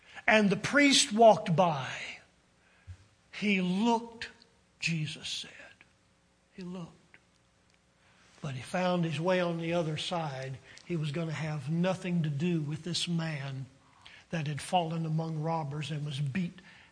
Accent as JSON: {"language": "English", "town": "Richmond", "region": "Virginia", "country": "United States", "tie": "born or raised there", "said": "I grew up in Virginia the majority of my childhood, and living in Virginia, Virginia history is taught in school"}